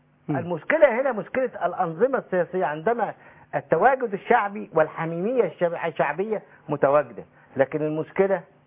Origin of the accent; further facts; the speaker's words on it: Faiyum, Faiyum Governorate, Egypt; وأنا أعرفهم لأن أنا أصلا من الفيوم